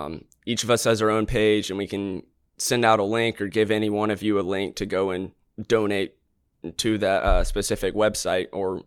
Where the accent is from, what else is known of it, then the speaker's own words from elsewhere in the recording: Pensacola, Florida, United States; I grew up in Pensacola, Florida.